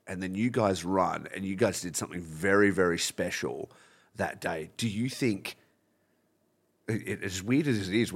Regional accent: Australia; I know for me as like an Australian fan, I probably never would have locked into you guys

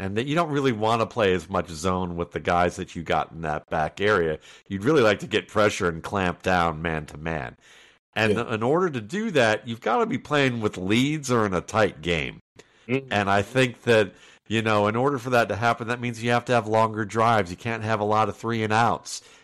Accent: Atlanta, Georgia, United States; and I live in Atlanta, and I grew up in Atlanta. I've been there since 80.

